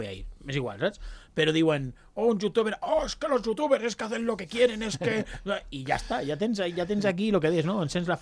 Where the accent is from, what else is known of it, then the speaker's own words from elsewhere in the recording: Balearic Islands, Spain; now in Andorra; Jo he crescut a Mallorca i jo quan era més petit